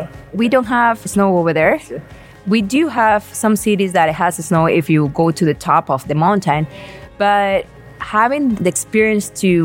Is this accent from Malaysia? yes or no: no; Venezuela; English is a second language; now in Calgary, Canada; I'm the co-owner and managing director of Regrub. I came here in 2014 from Venezuela